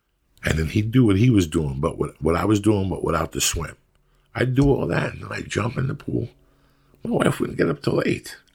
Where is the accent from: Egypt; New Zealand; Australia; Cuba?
Cuba; now in United States; I grew up, I came from Cuba, I grew up.